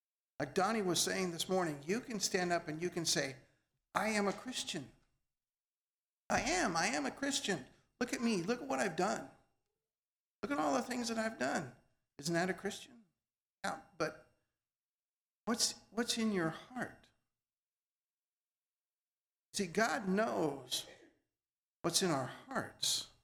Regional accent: Montana, United States; You know, when I was a kid growing up in Montana, we had my first best friend ever.

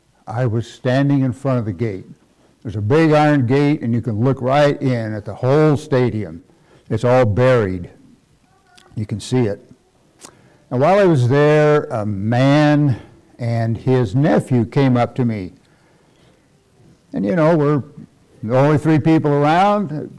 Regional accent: Colorado, United States; And I said, well, you know, I'm from Colorado. I probably fit in that same boat.

